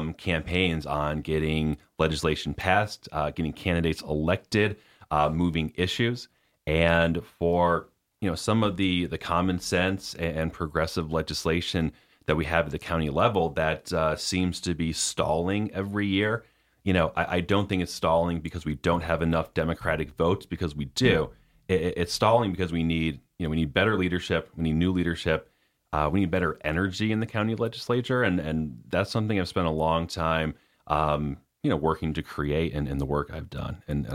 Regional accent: Scotia, New York, United States; Well, I grew up in Scotia. I've lived in the Capital District my whole life.

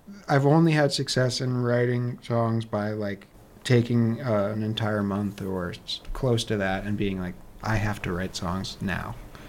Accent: Catskill, New York, United States; I'm from Catskill, New York, which is not far from here.

